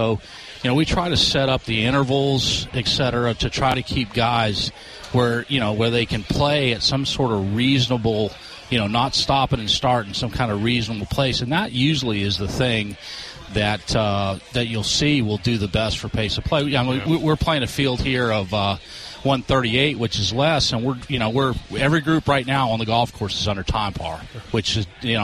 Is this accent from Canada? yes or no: yes; Canada; I grew up playing hockey in Canada